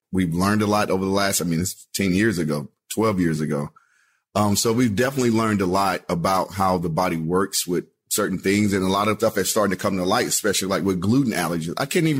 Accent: Texas, United States; Yeah, I mean, football in Texas, sports in Texas, period. It rules everything. Like the town shuts down, you know, Friday nights. You know, Friday night lights is literally how my high school days were.

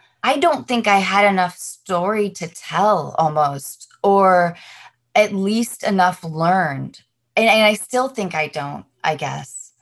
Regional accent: Seattle, Washington, United States; I grew up doing theater in Seattle

